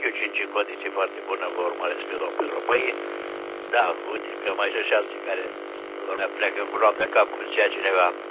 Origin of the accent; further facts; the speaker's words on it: Oltenia, Romania; suntem Olteni